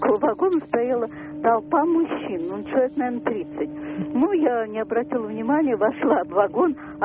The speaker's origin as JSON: {"language": "Russian", "region": "Moscow", "country": "Russia", "said": "я из Москвы."}